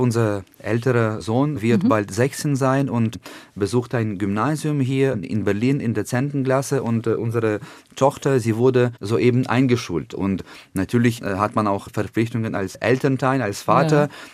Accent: Lviv, Lviv Oblast, Ukraine; German is a second language; also mitten in meine Heimatstadt Lemberg, zu Fall gebracht wurde

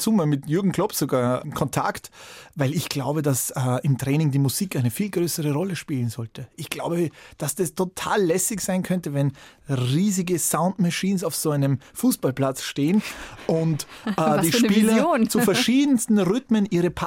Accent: Salzburg, Austria; dort wo ich aufgewachsen bin, im Salzburger Land, ganz an der Nähe zu Bayern natürlich

